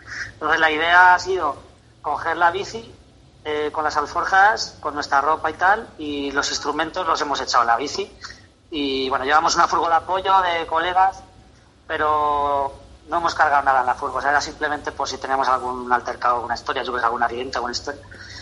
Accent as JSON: {"language": "Spanish", "town": "Tarancón", "region": "Castilla-La Mancha", "country": "Spain", "tie": "born or raised there", "said": "nosotros empezamos desde Tarancón, que es, para quien no lo conozca, está la autovía de Valencia, la 3, un pueblo, bueno, mi pueblo, que iba a decir es un poco feo, pero bueno, lo digo yo. Y es así un pueblo que está bastante en la mancha alta"}